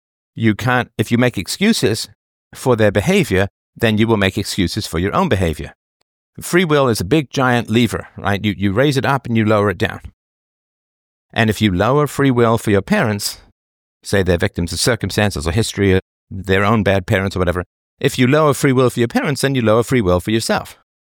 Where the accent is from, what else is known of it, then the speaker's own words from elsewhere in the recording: England, United Kingdom; I mean, I was raised in England, of course, and I was fascinated with World War II history.